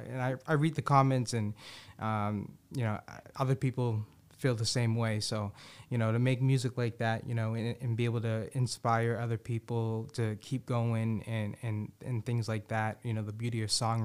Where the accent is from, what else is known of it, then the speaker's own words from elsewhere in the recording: Boston, Massachusetts, United States; because I'm born and raised in Boston